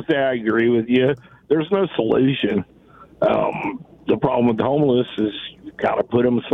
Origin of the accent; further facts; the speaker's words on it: Kansas, United States; But I used to live in Northeast Kansas City, Missouri, and I'm from Johnson County.